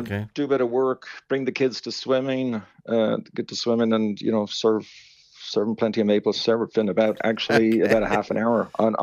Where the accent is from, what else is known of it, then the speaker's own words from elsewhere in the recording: Athlone, Westmeath, Ireland; Yes, I'm from Athlone originally.